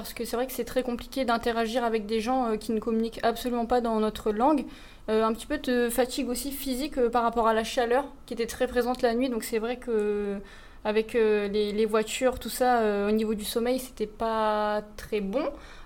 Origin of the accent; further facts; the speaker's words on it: France; trouvais ça super quand je rencontrais des Français parce que ça me faisait beaucoup de bien de revenir à ma langue maternelle.